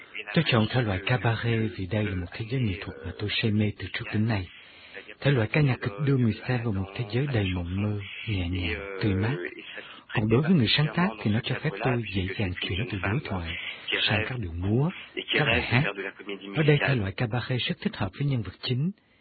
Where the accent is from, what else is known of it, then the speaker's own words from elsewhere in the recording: France; Tôi sinh ra và lớn lên trên đất Pháp, nhưng bố mẹ tôi là người Việt.